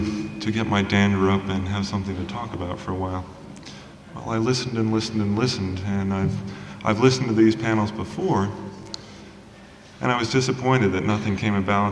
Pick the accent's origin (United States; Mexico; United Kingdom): United States; South Carolina; I'm a sculptor from South Carolina.